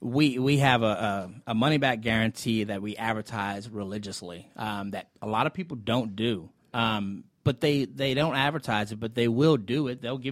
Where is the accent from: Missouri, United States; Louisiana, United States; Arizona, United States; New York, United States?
Louisiana, United States; And going back to the fact that I'm born and raised in South Louisiana, a lot of people, you know, Cajun Creole, it's in my blood.